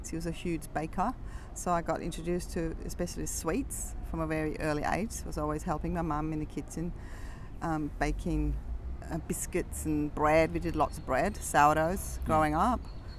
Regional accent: Denmark; moved away as an adult; now in Australia; So I lived in Denmark, grew up in Denmark. I lived there for 26 years.

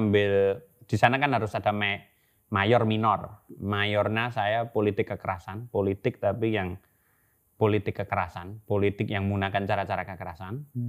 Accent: Klaten, Central Java, Indonesia; Jatinom, aslinya Jatinom. Bonyoan Jatinom, Klaten.

